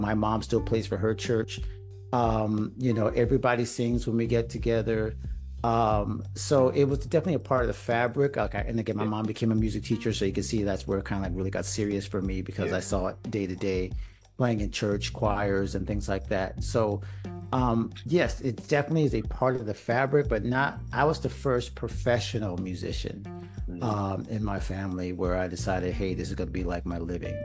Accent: Pensacola, Florida, United States; I started as a classical musician, actually, growing up in Pensacola, Florida, here in the States.

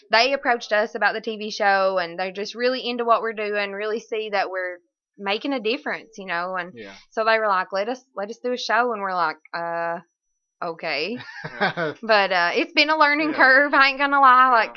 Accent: Hazard, Kentucky, United States; Yeah, I'm originally from Hazard.

